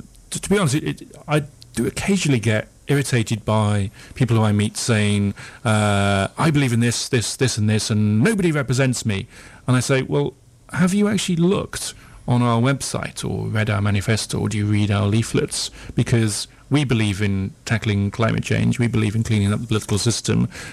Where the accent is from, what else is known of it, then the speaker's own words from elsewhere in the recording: Wales, United Kingdom; Where I grew up in South Wales, in the South Wales Valleys